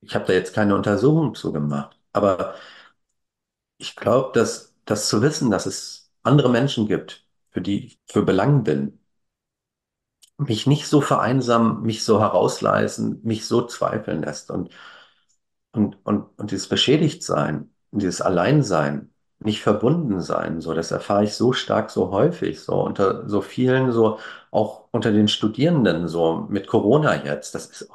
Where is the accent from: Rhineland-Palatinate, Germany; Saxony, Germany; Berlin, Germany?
Berlin, Germany; ich komme ja aus Berlin